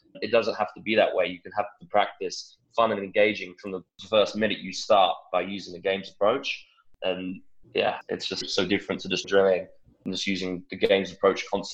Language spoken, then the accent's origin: English; England, United Kingdom; born or raised there